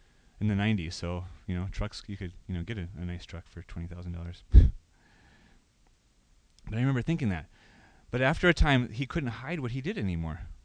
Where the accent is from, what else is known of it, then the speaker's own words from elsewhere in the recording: Omaha, Nebraska, United States; At the Presbyterian church that I grew up in Omaha